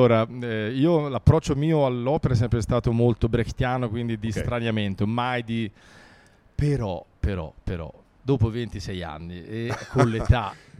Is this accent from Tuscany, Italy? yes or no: yes; Arezzo, Tuscany, Italy; io vengo da Arezzo, che è una città che ho scoperto che è il doppio di cittadini, ma sì, che io amo per motivi di nascita.